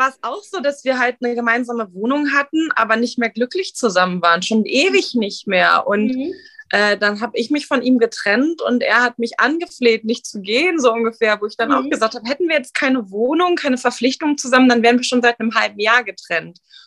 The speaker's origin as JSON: {"language": "German", "region": "Berlin", "country": "Germany", "tie": "born or raised there", "said": "ich bin in Berlin aufgewachsen, ich bin in Neukölln aufgewachsen und wir hatten nicht viel."}